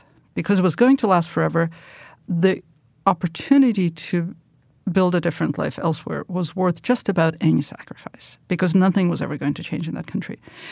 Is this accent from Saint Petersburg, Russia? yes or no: no; Moscow, Russia; So I was born in Moscow in 1967. I come from the intelligentsia. My grandmother lived in the Writers Union building, which is where I spent most of my childhood. And then when I went back to live in Moscow, I lived there as well.